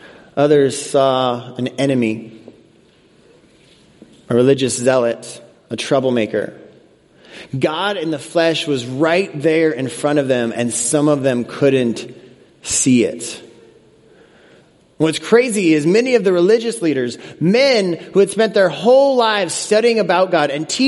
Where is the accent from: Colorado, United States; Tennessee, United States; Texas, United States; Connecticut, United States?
Colorado, United States; Many of you know I grew up in Colorado. That's why I'm a Broncos fan, as many of you know.